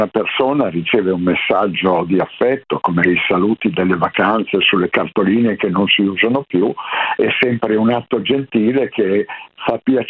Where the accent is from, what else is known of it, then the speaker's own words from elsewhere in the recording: Piedmont, Italy; E essendo piemontese